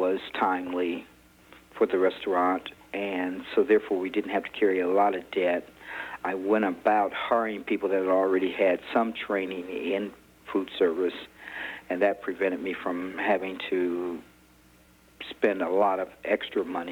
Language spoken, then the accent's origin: English; Columbus, Ohio, United States; I'm from Columbus, Ohio, is my home.